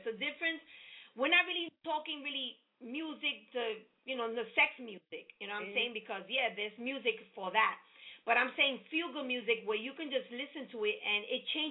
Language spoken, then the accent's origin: English; New York, United States; now in Philadelphia, United States; I'm a New Yorker, too, and I'm in Philly.